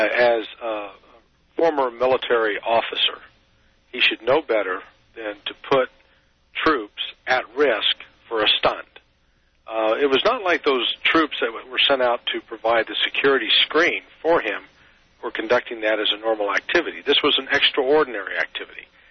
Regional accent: Missouri, United States; I've been to farmer's markets in Maryland and Virginia, and I was raised in Missouri.

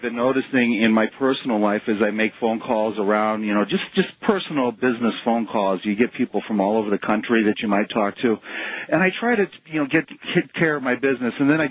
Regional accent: Chicago, Illinois, United States; I grew up in Chicago, too. I know what the Daily Machine was like.

